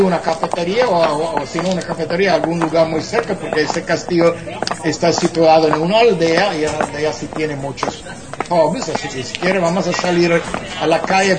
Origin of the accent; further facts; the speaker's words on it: Munster, Ireland; Soy nativo aquí de County Cork, en Ireland, en Irlanda